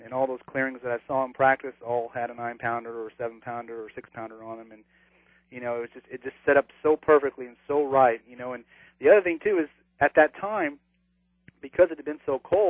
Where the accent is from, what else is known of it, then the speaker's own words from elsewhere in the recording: San Diego, California, United States; I learned a lot of that, you know, growing up in San Diego